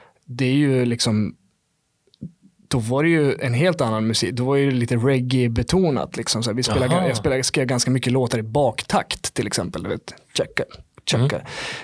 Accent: Fagersta, Västmanland County, Sweden; moved away; jag har inte bott i Fagersta på, shit, när flyttade jag därifrån? 2010 tror jag väl det var

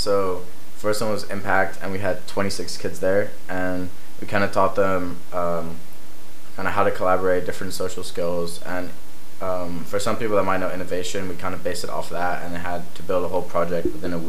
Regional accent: Netherlands; also born or lived in Switzerland / Turkey / South Africa; now in Shanghai, China; I'm originally from Holland. And for me, what I think is kind of cool about my life is I've moved to 5 different countries. I was originally born in the Netherlands. Then I moved to Switzerland for a few years, then to Turkey, then to South Africa, and then now I'm in Shanghai.

